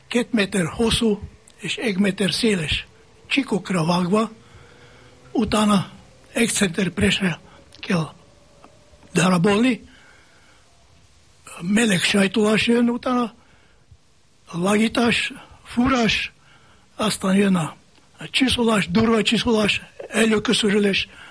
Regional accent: Sofia, Sofia City, Bulgaria; moved away as an adult; now in Hungary; Jugoszláv, Szlovéniából való, az én őseim onnan való. De én születtem Szófiában, Bulgáriában, és ott éltem 33 évig.

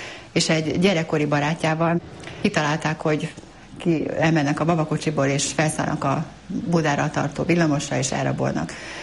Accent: Budapest, Hungary; born there; 1953. február 9-én születtem Budapesten.

